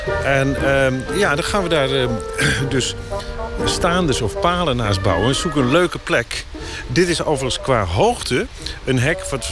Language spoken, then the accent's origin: Dutch; Amsterdam, North Holland, Netherlands; Ik ben een Amsterdammer, een echte Amsterdammer. Maar als u, en ik woonde op een van de grachten, de Keizersgracht in Amsterdam.